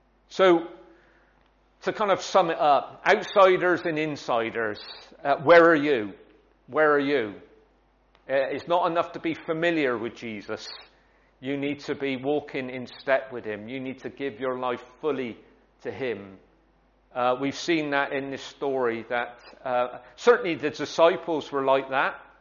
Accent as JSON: {"language": "English", "town": "Bristol", "region": "South West England", "country": "United Kingdom", "said": "I come from South Bristol, can't speak proper English, you know, didn't do very well at school"}